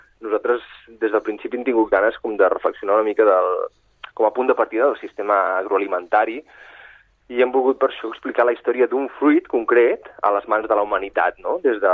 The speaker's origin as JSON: {"language": "Catalan", "town": "Barcelona", "region": "Catalonia", "country": "Spain", "said": "Jo soc de Barcelona"}